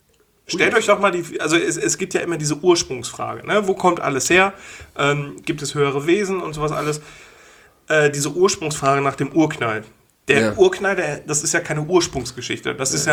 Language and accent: German; Wulfen, North Rhine-Westphalia, Germany; Ja, also da, wo ich aufgewachsen bin, in Wulfen